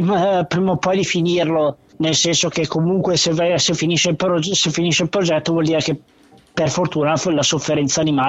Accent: Lodi, Lombardy, Italy; essendo che io comunque sono di Lodi, e quindi Milano mi è comodo

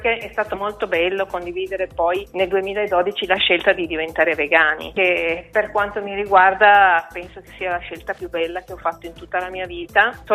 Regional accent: Piedmont, Italy; also born or lived in Turin; Io sono cresciuta comunque qui nel Canavese e poi sono vissuta in tanti altri posti

